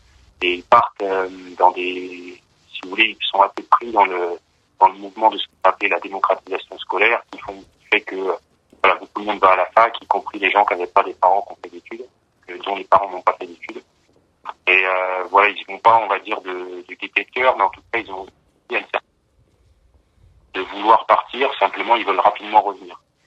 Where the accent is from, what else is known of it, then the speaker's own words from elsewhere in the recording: Grand Est, France; Moi, je suis originaire du département de la Haute-Marne, qui est un département qui a perdu quasiment 20% de sa population ces trois dernières décennies.